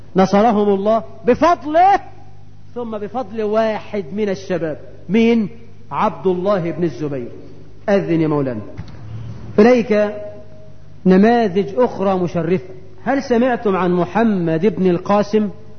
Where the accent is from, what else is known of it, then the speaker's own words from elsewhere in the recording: Egypt; هو احنا كمصريين مش قاومنا في القناة